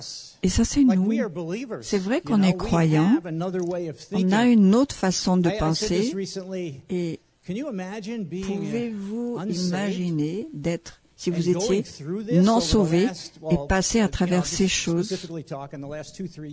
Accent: New York, United States; Et quand j'étais un enfant, j'ai grandi à New York.

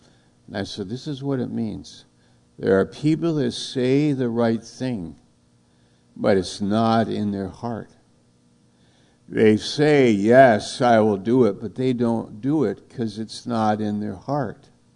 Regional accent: New York, United States; I said, I'm from New York. I'm a storyteller.

